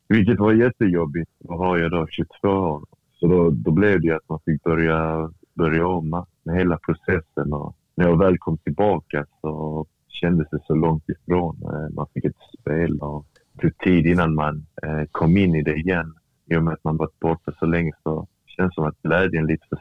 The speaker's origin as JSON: {"language": "Swedish", "town": "Malmö", "region": "Skåne", "country": "Sweden", "tie": "born or raised there", "said": "Men samtidigt så är jag född uppväxt här, så jag är ju svensk."}